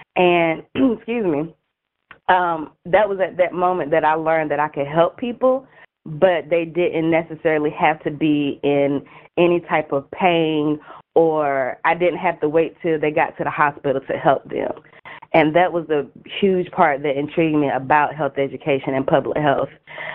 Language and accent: English; Ayden, North Carolina, United States; I am originally from Aiden, North Carolina, and that is in Eastern North Carolina, so I'm a 252 baby, just born, raised, and proud. Raised in a rural area, small town, country girl